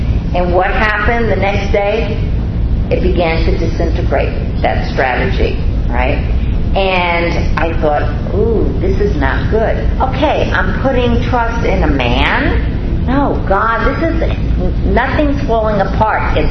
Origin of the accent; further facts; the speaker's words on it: New York City, New York, United States; Hey, I'm from the Bronx. We didn't do much threshing at all in the Bronx.